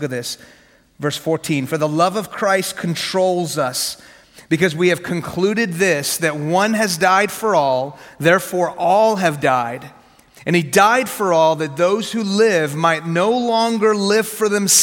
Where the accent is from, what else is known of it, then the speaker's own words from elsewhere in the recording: Houston, Texas, United States; all right? So anyways, yeah, so I grew up in Houston, but my family is from Iran.